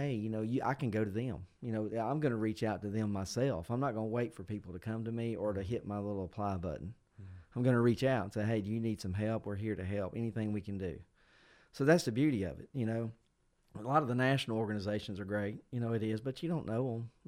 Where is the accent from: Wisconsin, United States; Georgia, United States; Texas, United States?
Georgia, United States; Douglasville; now in Carrollton, United States; Like I said, I came from Douglasville, but I moved out here about 7 years ago.